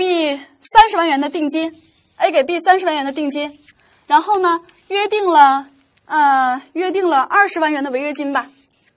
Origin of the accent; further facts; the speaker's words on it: Jilin, China; 有的学员问我哪儿的人，我老家是在吉林啊。